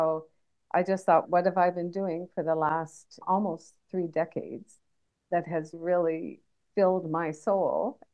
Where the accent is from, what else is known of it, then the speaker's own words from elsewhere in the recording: Canada; now in Japan; I'm a Canadian expat. I've been living in Japan for quite a long time, and in six other countries, I believe.